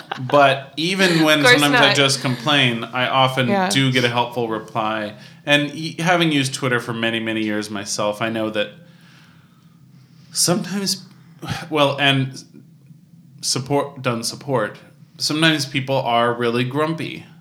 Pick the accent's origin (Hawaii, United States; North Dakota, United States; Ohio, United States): Ohio, United States; Yeah, I guess I'm from Ohio, and it's not that close, but close enough.